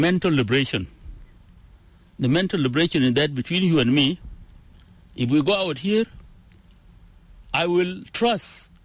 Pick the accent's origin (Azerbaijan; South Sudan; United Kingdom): South Sudan; Torit, Eastern Equatoria; He's the president, and I come from Torit.